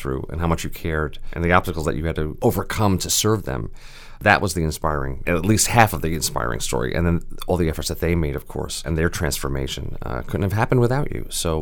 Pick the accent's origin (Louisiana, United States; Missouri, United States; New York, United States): New York, United States; Brooklyn; You know, I was from Brooklyn, and … 's from Brooklyn